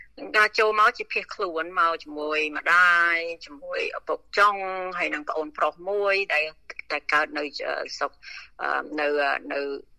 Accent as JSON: {"language": "Khmer", "town": "Kien Svay", "region": "Kandal", "country": "Cambodia", "tie": "born there", "said": "ខ្ញុំកើតនៅគៀនស្វាយខេត្តកណ្ដាលនៅជាប់អំពេញហ្នឹងដល់ពេលខ្មែររុស្សអពោចូលឆ្នាំ75ហ្នឹងខ្ញុំទៅអាយុ5ឆ្នាំ"}